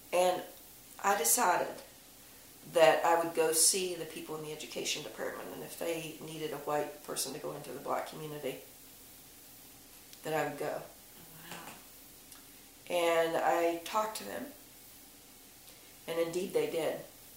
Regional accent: Southern United States, United States; I knew a lot of black people growing up in the South.

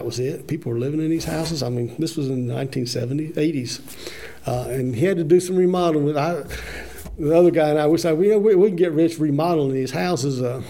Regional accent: Albemarle, North Carolina, United States; when I was growing up in Albemarle on Cannon Avenue, there's a lot of big oak trees and stuff.

